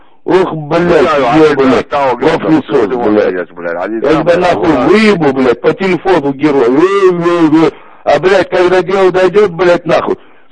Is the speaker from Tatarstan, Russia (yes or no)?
no; Makhachkala, Dagestan, Russia; Я этот Махачкала, езжу, Первомайка там, недалеко от него.